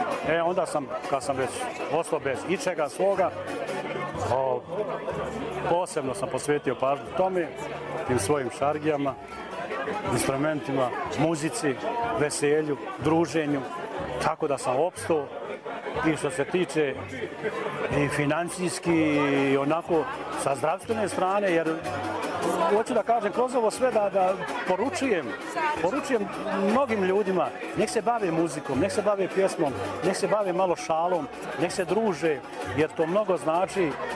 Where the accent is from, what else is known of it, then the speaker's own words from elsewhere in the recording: Bočinja, Federation of Bosnia and Herzegovina, Bosnia & Herzegovina; now in Doboj, Bosnia and Herzegovina; a istakao da sam ja rodom od Bočinje, znači izbjeglica, proćeran iz svoje kuće, iz svoga imanja, kao i svi mnogi drugi, kao i svi mnogi drugi. Tako da sam tu sam se zaustavio u Doboju.